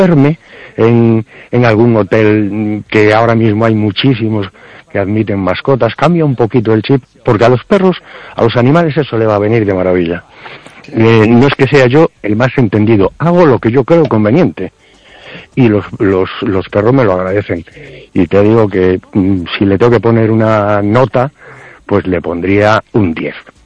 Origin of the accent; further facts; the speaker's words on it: Galicia, Spain; los gallegos somos los gallegos y lo llevamos bien allá donde estemos.